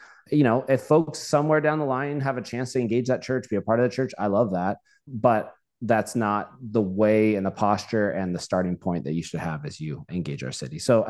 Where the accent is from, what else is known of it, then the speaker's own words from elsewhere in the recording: Bakersfield, California, United States; I'm from Bakersfield. Let's go. Actually, I don't, you know, I'm not there anymore.